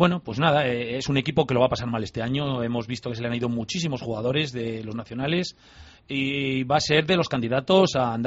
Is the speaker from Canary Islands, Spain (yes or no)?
no; Valladolid, Castile and León, Spain; como todos somos vallisoletanos y ya nos conocemos